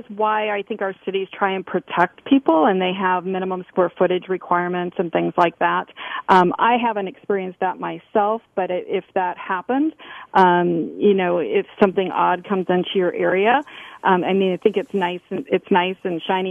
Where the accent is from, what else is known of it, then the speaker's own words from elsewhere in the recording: Minnesota, United States; I came from Minnesota about 5 years ago, lived in a big house, on lots of acreage, and came to Southwest Florida